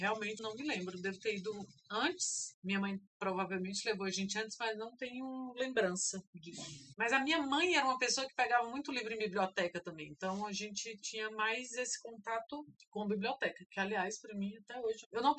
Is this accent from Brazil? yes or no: yes; Gama, Federal District, Brazil; eu sempre morei em periferia. Eu lembro que o Gama, que é a cidade, né, onde eu nasci e cresci, não tinha.